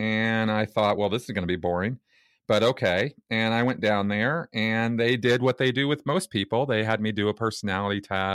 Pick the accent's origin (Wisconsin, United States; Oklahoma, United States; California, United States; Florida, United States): California, United States; also born or lived in Minnesota; now in Denver, United States; Minnesota is sort of an ungodly place to live when you're born and raised in California. And so I came to Denver